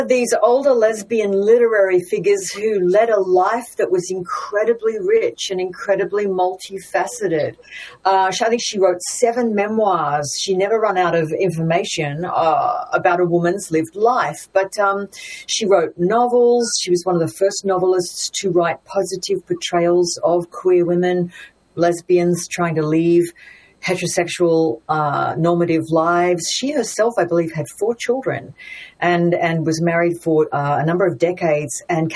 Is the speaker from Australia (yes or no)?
yes; New South Wales, Australia; There, my hometown. Yes, it's going to be huge.